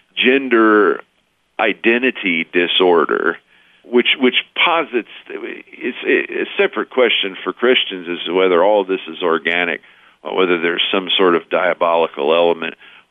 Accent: Rockford, Illinois, United States; my hometown of Rockford, Illinois, because our local Catholic high school is in national news

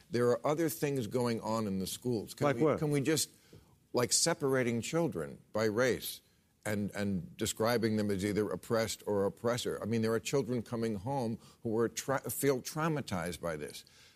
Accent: New Jersey, United States; In New Jersey, my home state

